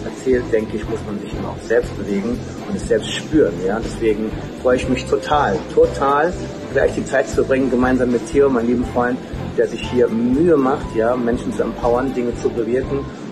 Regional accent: Frankfurt am Main, Hesse, Germany; wir sind hier in Frankfurt am Main, meiner Heimatstadt

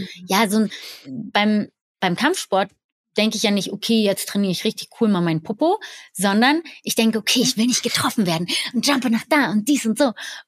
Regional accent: Germany; als Deutsche in einer englischen Schule

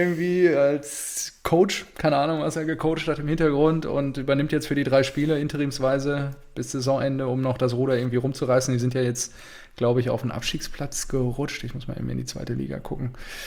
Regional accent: North Rhine-Westphalia, Germany; zu der Region, in der ich hier leben darf oder... zu meiner westfälischen Heimat, auch Ostwestfalen, die Bielefelder

